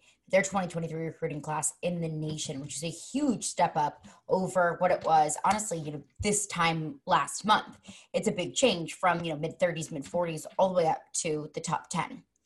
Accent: Missouri, United States; 4-star tight end Mac Markway from my hometown, Missouri.

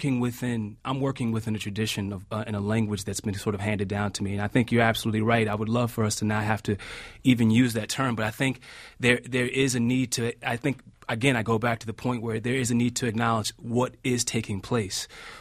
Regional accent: Washington, District of Columbia, United States; a lot of it had to do with my own experience growing up in Washington, D.C., and watching it happen in Washington, D.C., then watching it happen in Brooklyn

